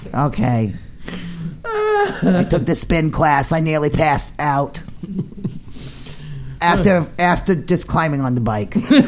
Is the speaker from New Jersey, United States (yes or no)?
yes; New Jersey, United States; They could go fuck themselves. I'm from New Jersey.